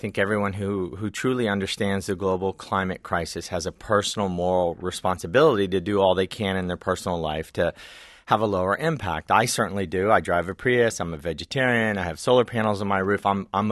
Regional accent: Deep South, United States; And I know the world my parents grew up in the Deep South and the world that I grew up in the Deep South.

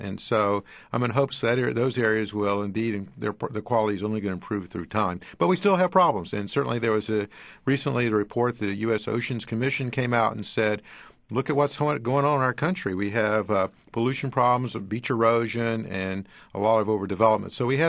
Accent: the Carolinas, United States; I must say I had a little bit of a prejudice, I guess, early on since I grew up in Carolina and worked mostly on the saltwater coast.

